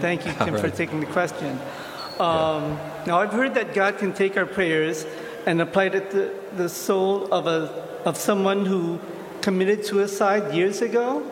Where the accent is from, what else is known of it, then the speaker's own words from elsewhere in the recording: Honolulu, Hawaii, United States; Near Oahu. Oh, on Oahu, it's near Honolulu.